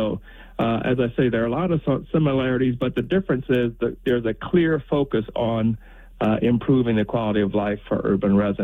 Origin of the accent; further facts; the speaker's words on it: Flint, Michigan, United States; when I was growing up in Flint in the 1960s.